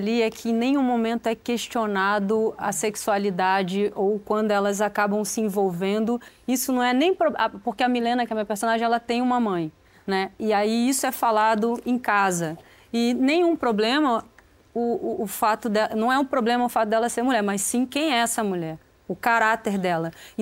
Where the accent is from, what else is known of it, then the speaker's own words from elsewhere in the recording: Paraty, Rio de Janeiro, Brazil; Ah, eu sou de Paraty. Lá não tinha cinema.